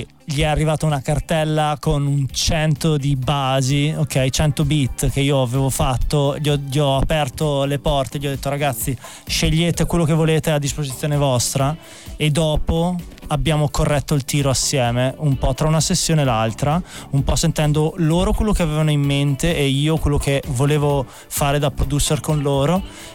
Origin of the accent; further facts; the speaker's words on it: Trento, Trentino-Alto Adige, Italy; producer, io invece sono di Trento